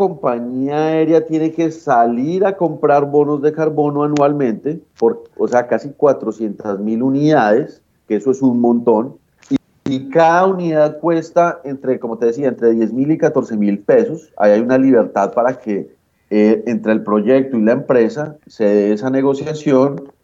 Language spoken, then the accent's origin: Spanish; Colombia; es muy común de nosotros como colombianos criticar al legislativo